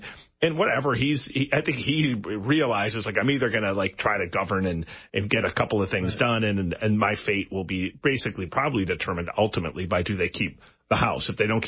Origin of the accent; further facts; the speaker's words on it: Oshkosh, Wisconsin, United States; I grew up in Oshkosh, Wisconsin. I'm not a kid of privilege, not a kid of money